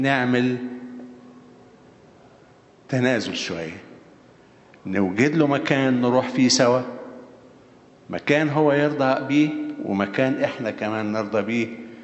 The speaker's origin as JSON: {"language": "Arabic", "country": "Egypt", "lives_now": "Canada", "said": "حتى هنا في كندا حاجات لاحظناها ما كانتش موجودة عندنا في مصر"}